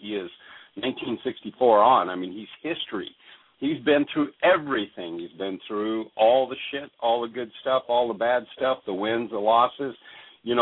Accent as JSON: {"language": "English", "region": "Alaska", "country": "United States", "tie": "born or raised there", "also_born_or_lived": "Oregon / Washington", "said": "I'm an Alaskan, man. I grew up in Oregon, Washington, Alaska."}